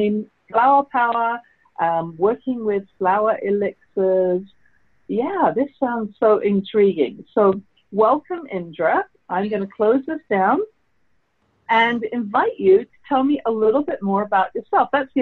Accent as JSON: {"language": "English", "country": "United Kingdom", "moved": "yes", "lives_now": "Canada", "said": "So my guest today is from my home country. You can tell from my accent, I was not born in Canada. I've been here 30 years, however."}